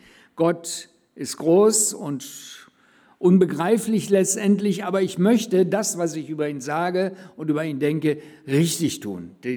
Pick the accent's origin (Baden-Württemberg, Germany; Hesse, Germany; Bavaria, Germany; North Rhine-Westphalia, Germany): Hesse, Germany; Korbach; in unserer Stadt in Korbach, wo ich aufgewachsen bin.